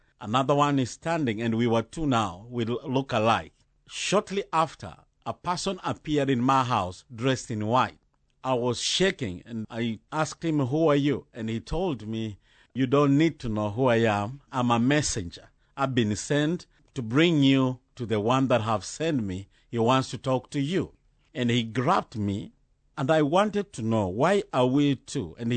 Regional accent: Kenya; from Kenya. I am married, a father of six children, and a pastor of Voice of God Revival Church in Kenya.

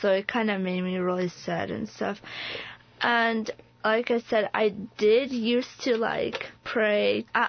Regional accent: Illinois, United States; I am from Muhammad, Illinois.

